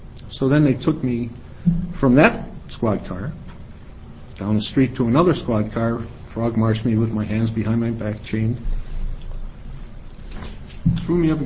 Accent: United States; I'm from Washington County, and I'm here in opposition to 2356.

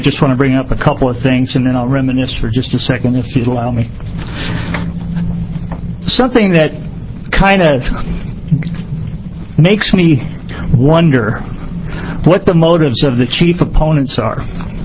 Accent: San Francisco, California, United States; born there; I don't have naturalization papers because I was born in San Francisco.

